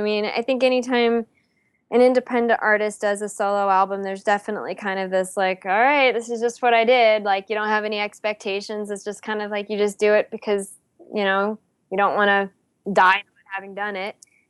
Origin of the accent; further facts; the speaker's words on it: Palo Alto, California, United States; I'm from California originally. I'm from Palo Alto.